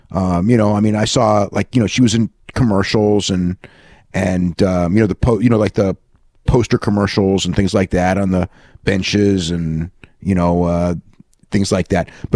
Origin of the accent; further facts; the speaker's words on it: United States; your initial reaction as an American going over there seeing